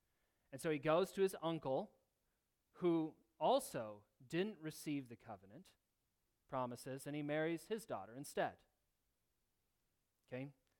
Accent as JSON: {"language": "English", "region": "Michigan", "country": "United States", "said": "even though he was an Ohio State fan. And I'm from Michigan."}